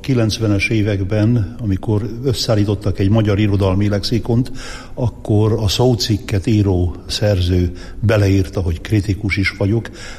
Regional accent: Vylok, Zakarpattia Oblast, Ukraine; Hát így indult az én gyermekkorom, Tiszaújlakon, és nem utcába laktunk, hanem a Vásártéren.

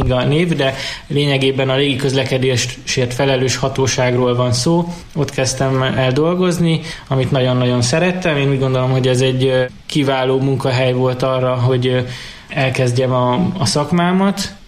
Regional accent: Debrecen, Hajdú-Bihar, Hungary

